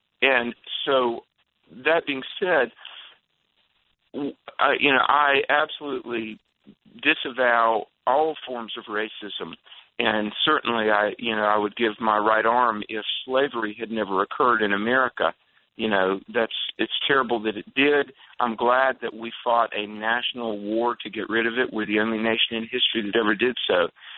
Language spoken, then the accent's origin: English; the South, United States; as a child of the South, I grew up in the South